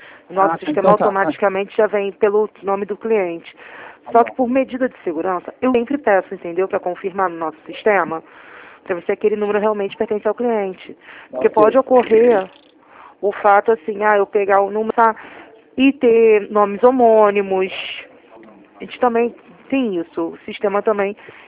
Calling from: Rio de Janeiro, Brazil; Falo do Rio. Sou da Central

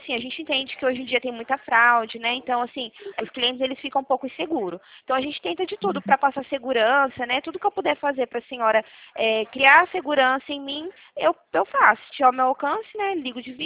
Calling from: Presidente Prudente, São Paulo, Brazil; Eu falo com a senhora aqui de Presidente Prudente

